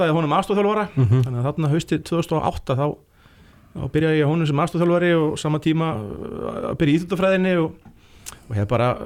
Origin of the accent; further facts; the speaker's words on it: Reykjavík, Capital Region, Iceland; also born or lived in Ísafjörður; Ég fæddur á Ísafirði. Bjó þar fyrstu 6 ár ævi minnar. Og hérna flytt svo upp í Breiðholt í 3 ár og svo bara í Grávogi nú bara Grávogs búi í raun og veru svona elst þar upp frá bara 10 ára aldri og hérna flytt ekkert úr Grávogi fyrir en ég flytt bara heiman